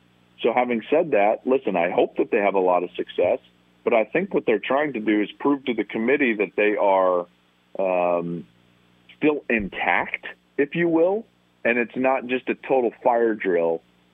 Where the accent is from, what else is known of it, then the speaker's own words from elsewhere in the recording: Colorado, United States; I grew up in Colorado.